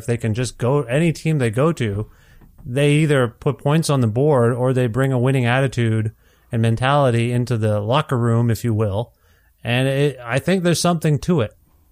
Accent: Cambridge, Ontario, Canada; also born or lived in Kitchener; I was born in the Kitchener Hospital, raised in Cambridge, Ontario, but I don't know why I was born in Kitchener.

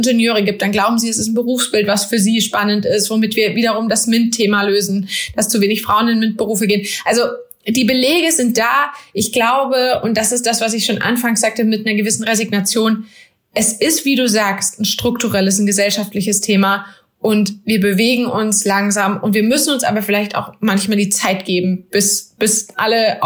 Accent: Germany; born there; Ich bin weiß, ich komme aus einem zumindest Halb-Akademiker-Haushalt. Ich bin in Deutschland geboren.

